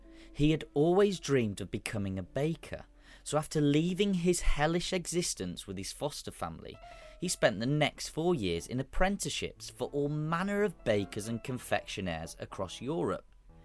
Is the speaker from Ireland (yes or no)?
no; Harrogate, Yorkshire and the Humber, United Kingdom; But what I think of is my hometown, Harrogate.